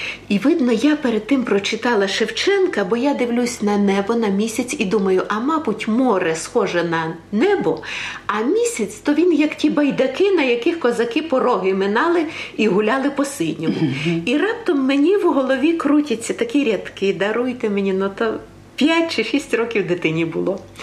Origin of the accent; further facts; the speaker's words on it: Rivne Oblast, Ukraine; also born or lived in Kremenets; Я народилась в Крем'янці, це Тернопільська область. А росла я на Рівненщині до 17 років. А в таборі, ще поки я була неповнолітня, я була в Чернігові. А потім, коли я звільнилася, то я 35 років жила на Донеччині.